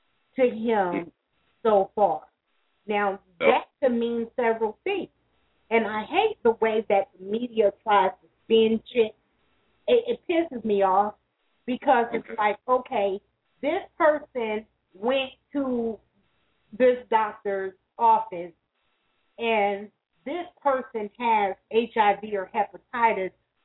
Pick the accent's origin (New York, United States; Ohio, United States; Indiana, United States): Ohio, United States; Dayton; In Dayton, Ohio, my hometown, there is a hospital, a veterans hospital